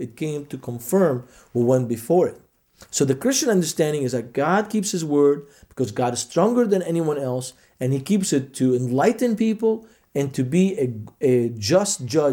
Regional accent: Lebanon; English is a second language; I said, I'm from Lebanon.

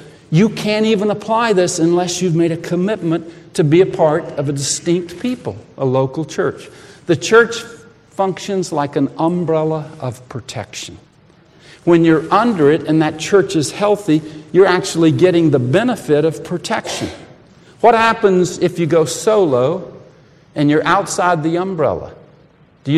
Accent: the South, United States; Now, I grew up in the South, and we got some little help. We say y'all.

